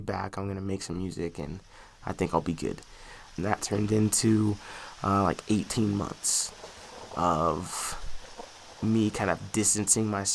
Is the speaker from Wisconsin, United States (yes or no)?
no; Utah, United States; I was raised in Utah my whole life.